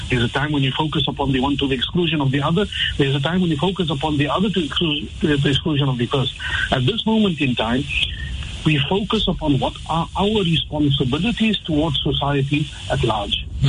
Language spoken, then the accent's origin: English; South Africa; And as Muslims, first of all, as South African citizens, we should already have made the decision that we're going to adopt the mode of behavior that stretches to the best advantage of society.